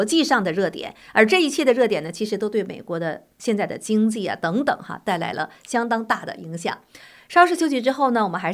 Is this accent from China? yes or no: yes; China; 因为我们从大陆出来的人受了共产党洗脑呢